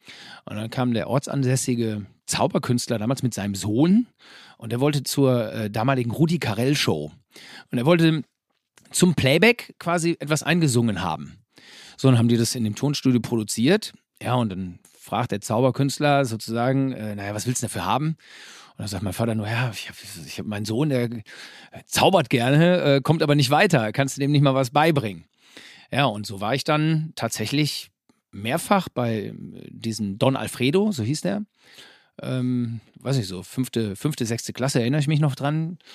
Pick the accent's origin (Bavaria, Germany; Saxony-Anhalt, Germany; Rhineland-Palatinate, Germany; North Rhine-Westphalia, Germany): North Rhine-Westphalia, Germany; Herford; born there; now in Bünde, Germany; Also derzeit leben wir in Bünde, das ist also ganz unweit von Herford, aber wir sind gebürtige Herforder, ist richtig.